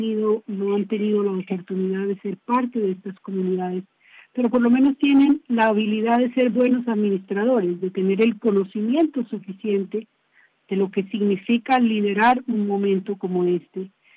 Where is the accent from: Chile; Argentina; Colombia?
Colombia; Latinoamérica en general, yo soy de Colombia y obviamente Colombia está sufriendo.